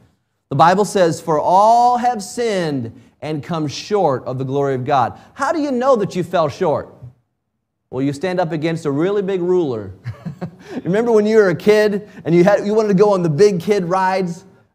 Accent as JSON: {"language": "English", "country": "United States", "said": "Now, I like independence. I'm an American. I like being independent."}